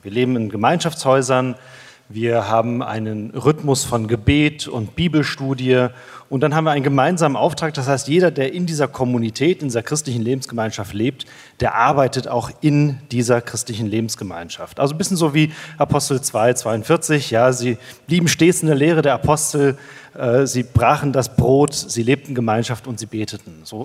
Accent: South Africa; German is a second language; moved away as an adult; now in Germany; ich bin in Südafrika groß geworden und geboren, als Missionarskind mit 19 Jahren nach Deutschland gekommen.

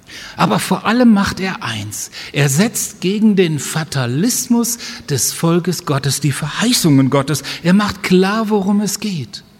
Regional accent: Wuppertal, North Rhine-Westphalia, Germany; Meine Heimatstadt Wuppertal hat keine Stadtmauer mehr.

